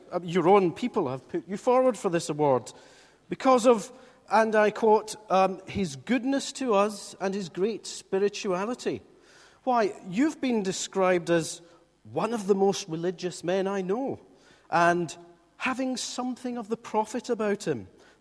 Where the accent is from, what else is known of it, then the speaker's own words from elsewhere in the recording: Scotland, United Kingdom; Being Scottish, of course, the budget doesn't run very far.